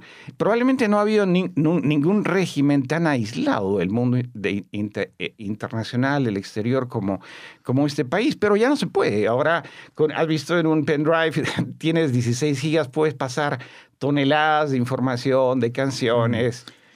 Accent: Peru; Yo soy peruano, ¿no?

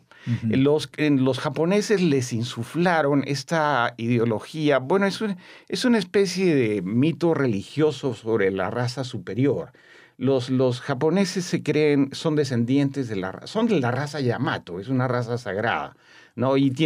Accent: Peru; Yo soy peruano, ¿no?

